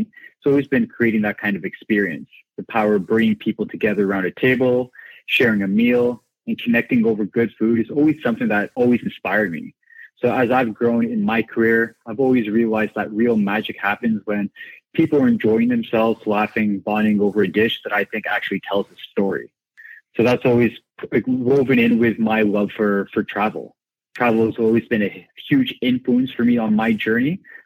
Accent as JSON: {"language": "English", "country": "Canada", "tie": "born or raised there", "also_born_or_lived": "United Kingdom", "said": "my Portuguese roots, the British upbringing, and then me growing up in Canada"}